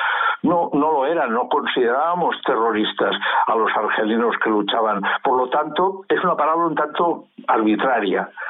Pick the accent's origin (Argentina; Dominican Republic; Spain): Spain; tanto los maquis como la oposición en mi país, en España, contra el gobierno fascista del general Franco?